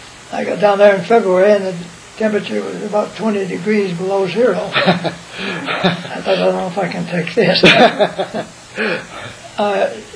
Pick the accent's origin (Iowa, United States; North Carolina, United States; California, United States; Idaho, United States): Idaho, United States; Soda Springs; I was born in Soda Springs, Idaho, September 19th, 1911. And my father had a ranch down below Grace, about 20 miles southwest of Soda Springs. And that's where I lived during my early boyhood days.